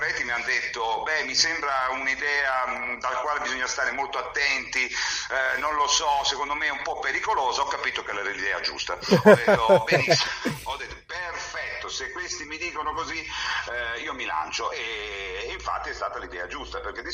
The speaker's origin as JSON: {"language": "Italian", "region": "Southern Italy", "country": "Italy", "said": "che io, che sono terrone, ma sono terrone, mi fanno paura"}